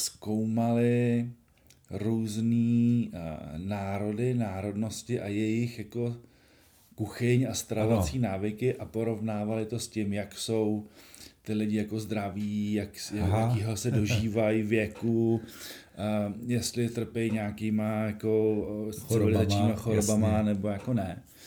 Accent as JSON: {"language": "Czech", "region": "Bohemia", "country": "Czechia", "tie": "born there", "said": "já jsem se narodil v Čechách."}